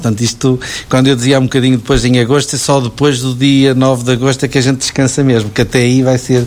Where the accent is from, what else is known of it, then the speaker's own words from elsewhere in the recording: Moselos, Aveiro, Portugal; é a terra onde eu nasci, a terra onde eu vivo, e será a terra onde, se Deus me deixar, onde ficarei.